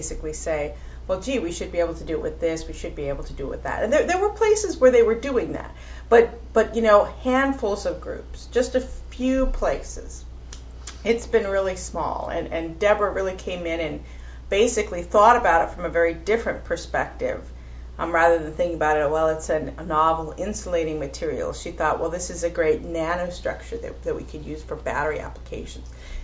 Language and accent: English; Washington, United States; also born or lived in Alameda, California; I'm basically from the West Coast. I was born in Alameda, California, but my family really lived mostly in the Washington area, so I grew up there.